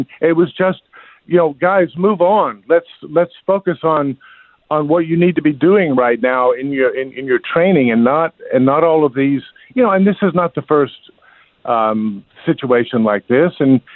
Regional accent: California, United States; moved away; I came from California to South Carolina, where at a school where I taught 30% white people.

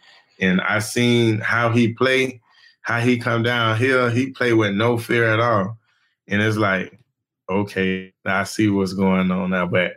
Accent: Orlando, Florida, United States; you know, I'm from Orlando. I stay in Orlando.

